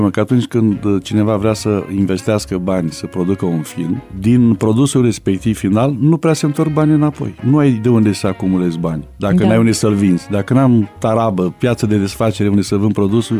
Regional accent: Romania; Că suntem români.

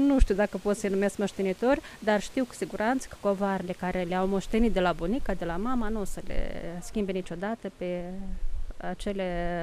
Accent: Moldova; sunt din Republica Moldova.

